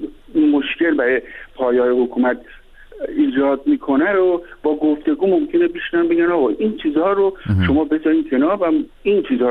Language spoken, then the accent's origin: Persian; Iran